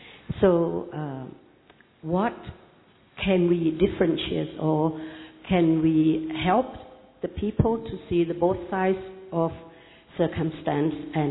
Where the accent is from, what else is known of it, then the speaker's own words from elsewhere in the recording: Thailand; from Thailand.